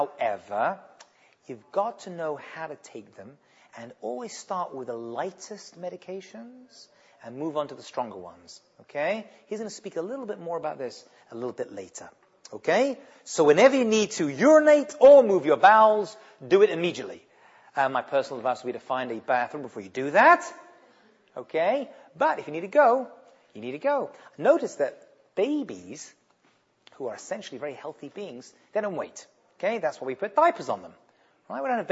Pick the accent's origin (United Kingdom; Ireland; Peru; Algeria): United Kingdom; England; now in United States; I come from England. Get a cup. No. Here they have small, medium, and bucket.